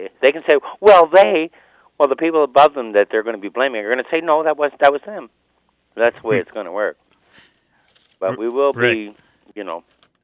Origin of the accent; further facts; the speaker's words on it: Toronto, Ontario, Canada; I grew up in Toronto on the banks of the Humber